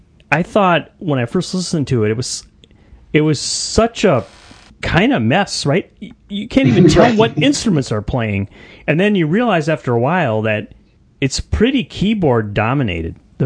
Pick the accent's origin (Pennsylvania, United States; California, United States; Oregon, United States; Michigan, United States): Pennsylvania, United States; born there; I was born outside of Philadelphia